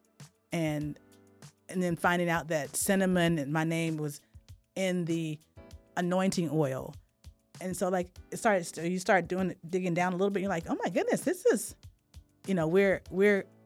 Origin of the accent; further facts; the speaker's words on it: Atlanta, Georgia, United States; Atlanta is full of wonderful culture and history. And so had the opportunity to grow up in that environment